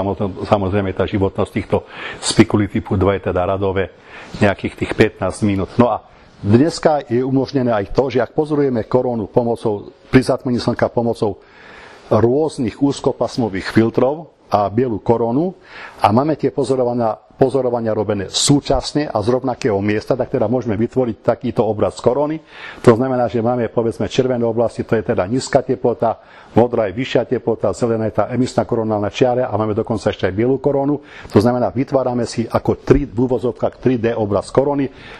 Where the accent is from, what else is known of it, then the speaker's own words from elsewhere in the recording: Prešov Region, Slovakia; Veľmi rýchle, aby som vám ukázal, že odkiaľ som, čiže to je pohľad na Vysoké Tatry